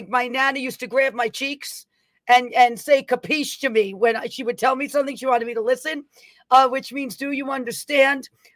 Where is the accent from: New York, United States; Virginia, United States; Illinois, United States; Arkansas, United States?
New York, United States; Bronx; Someone from the Bronx, New York is watching my hometown.